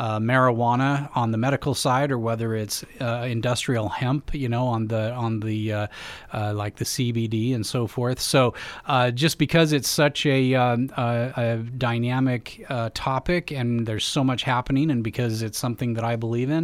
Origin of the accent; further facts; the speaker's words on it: United States; the United States and we as American people really do have a deep love for horses